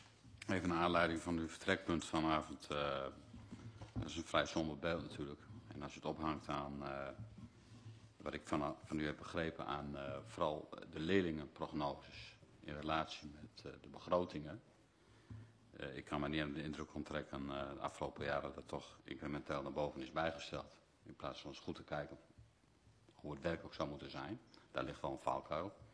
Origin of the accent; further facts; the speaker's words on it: Zuidlaarderveen, Drenthe, Netherlands; Ik wil zeggen, ik kom zelf uit Zuid-Laardeveen. En dat ligt vlak bij de groef.